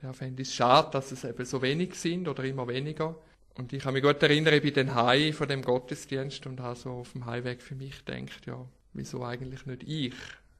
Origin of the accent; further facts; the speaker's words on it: Wil, St. Gallen, Switzerland; Also ich bin Jahrgang 1970, bin aufgewachsen in Wiel als Ältester von drei Brüdern. Meine Eltern kommen aus einfachen Verhältnissen, sind beide Krankenpfleger bzw. Pflegerin gewesen. Ja, und ich habe meine obligatorische Schulzeit in Wiel verbracht.